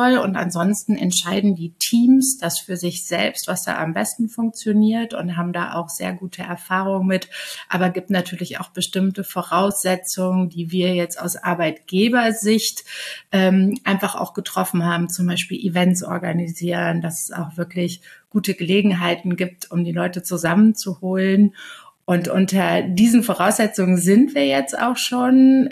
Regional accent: Aachen, North Rhine-Westphalia, Germany; moved away as an adult; now in Hamburg, Germany; Ich bin jetzt 45 Jahre alt. Ich bin vor 10 Jahren nach Hamburg gekommen und komme ursprünglich aus Aachen. Es ist eine deutlich kleinere Stadt als Hamburg, im Westen auch etwas beschaulicher.

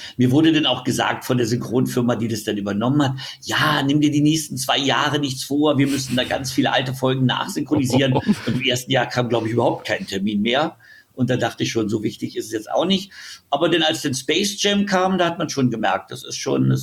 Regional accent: Berlin, Germany; Ich bin ja aus West-Berlin.

